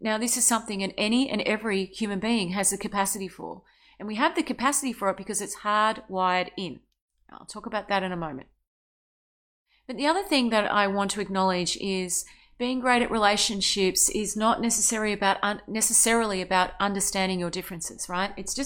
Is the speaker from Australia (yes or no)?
yes; Australia; Now, Australia, I'm Australian